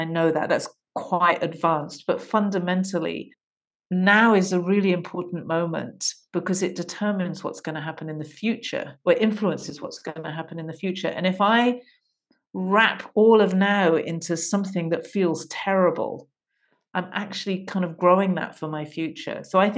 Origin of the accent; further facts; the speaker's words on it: United Kingdom; having grown up in an emotionally repressed culture, being British.